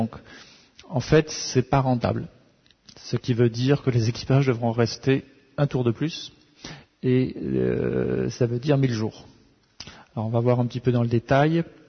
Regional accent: Netherlands; Je viens des Pays-Bas, c'est assez différent par rapport à la France.

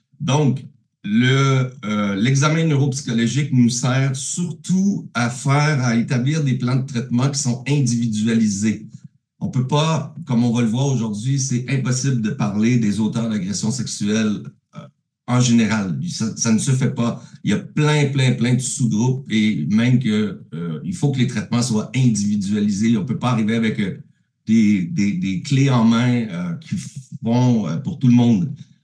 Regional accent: Canada; accent: Canadian; Comme vous pouvez voir, j'ai un léger accent canadien.

